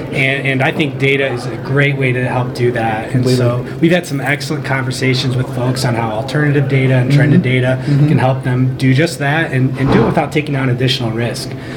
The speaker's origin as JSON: {"language": "English", "region": "Michigan", "country": "United States", "said": "This is my first time out here. I'm actually from Michigan, so just a visitor here at the MAX conference"}